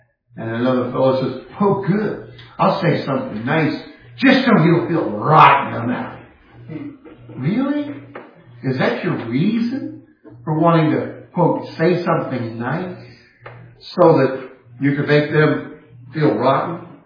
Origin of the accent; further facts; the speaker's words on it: California, United States; Well, I grew up in California, so you have to forgive me.